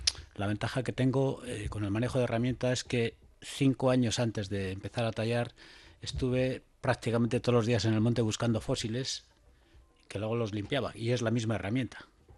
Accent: Santurce, Basque Country, Spain; Yo soy de Santurce

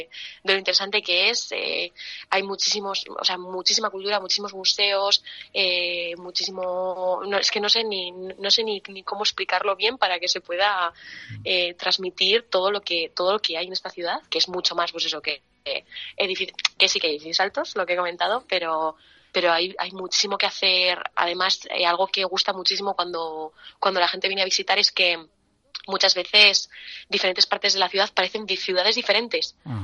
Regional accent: Vitoria-Gasteiz, Basque Country, Spain; al final, joder, soy de Gasteiz, o sea, imagínate, tengo verde

